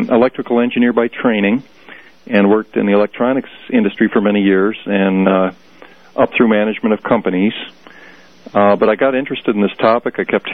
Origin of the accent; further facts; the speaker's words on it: Chicago, Illinois, United States; I'm from Chicago.